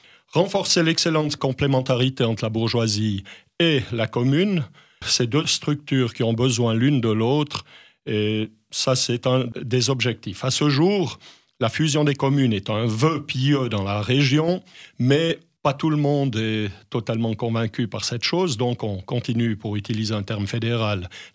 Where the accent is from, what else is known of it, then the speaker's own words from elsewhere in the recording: Sierre, Valais, Switzerland; donc, je suis un Sierrois d'origine bernoise qui a émigré dans le Bas-Valais il y a une quarantaine d'années.